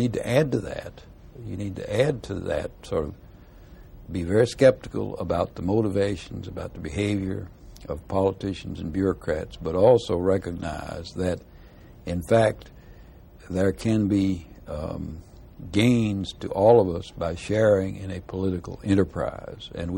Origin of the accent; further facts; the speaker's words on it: the South, United States; it did stem from my basic cultural heritage